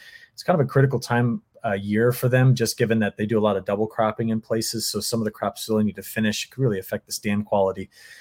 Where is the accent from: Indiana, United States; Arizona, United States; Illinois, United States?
Illinois, United States; like right here in my home state of Illinois, I'm going to a harvest festival over in Springfield